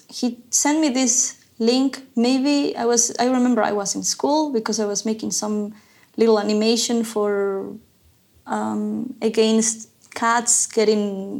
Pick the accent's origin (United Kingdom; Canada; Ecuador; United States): Ecuador; English is a second language; I mean, I'm from Ecuador, so there's a lot of fish in Ecuador too.